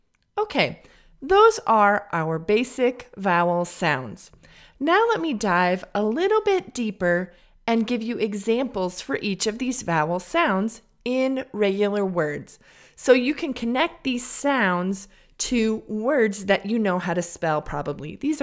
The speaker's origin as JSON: {"language": "English", "region": "Illinois", "country": "United States", "accent": "Midwest", "said": "So, as many of you know, I am from the United States. More specifically, I am from the state of Illinois. Illinois is the state where Chicago is."}